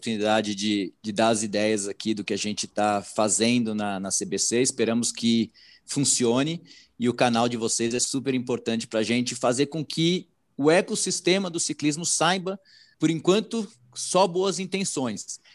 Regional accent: São Paulo, Brazil; Eu, como paulistano, acharia fantástico uma prova andando pelas marginais

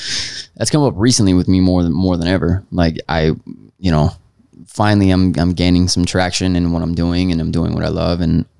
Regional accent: Florida, United States; Is that a Florida joke? Because I'm from Florida?

